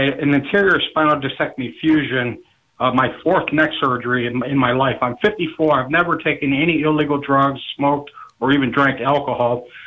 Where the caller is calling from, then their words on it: St. Mary's, Georgia, United States; I'm calling from St. Mary's, Georgia, right here on the state line.